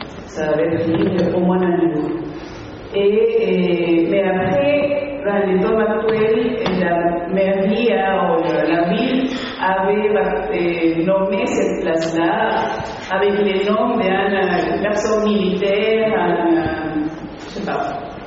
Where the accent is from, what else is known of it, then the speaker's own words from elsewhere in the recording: Peru; je suis du Pérou